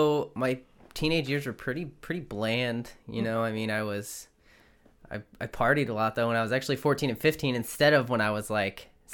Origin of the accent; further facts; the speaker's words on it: Potwin, Kansas, United States; also born or lived in Oklahoma; I grew up in a small town of Potwin, Kansas, about 400 people.